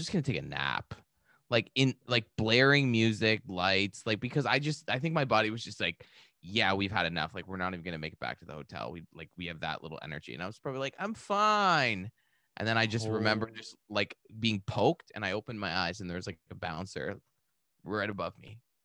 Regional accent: Canada; Is this America? I'm Canadian. You know, we don't roll like that.

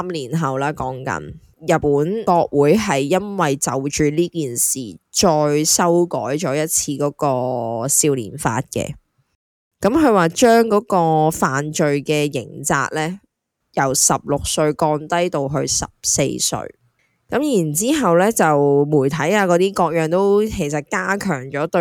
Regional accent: Hong Kong; 你知道我们香港人生活很忙碌的嘛。

